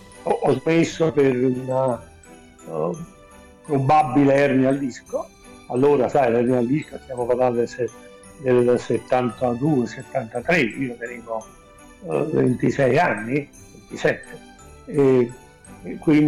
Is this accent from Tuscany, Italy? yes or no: no; Nola, Campania, Italy; now in Naples, Italy; feci l'apprendistato un poco a Nola, nella mia città natale, anche se sono 50 e passa anni che vivo a Napoli.